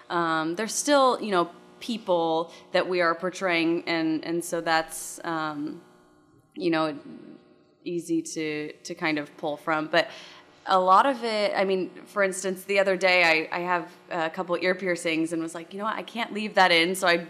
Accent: San Diego, California, United States; also born or lived in Decatur, Illinois; I am from San Diego, California, but I spent the last 4 years in Decatur, Illinois at Millikan University

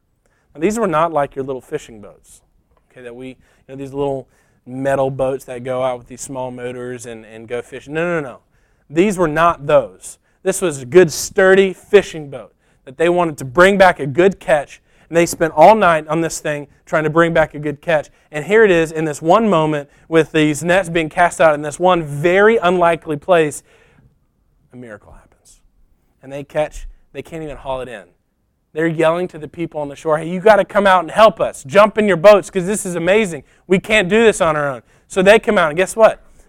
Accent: Alabama, United States; where I grew up just outside of Tuscaloosa, and we were on the highway going into Tuscaloosa.

